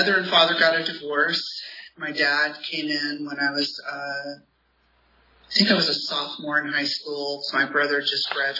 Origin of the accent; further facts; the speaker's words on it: Lemoore, California, United States; And I grew up in Lemoore, which is not very far from here.